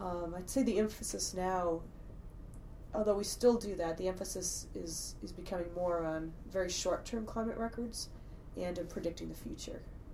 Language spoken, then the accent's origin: English; Maine, United States; I'm from Maine, and so I was definitely happy to be able to do graduate work here.